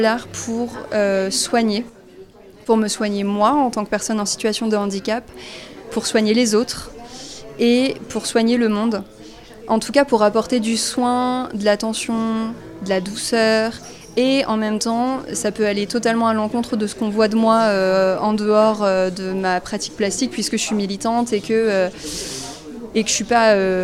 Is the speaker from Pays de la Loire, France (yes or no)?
yes; Nantes, Pays de la Loire, France; Je suis de Nantes.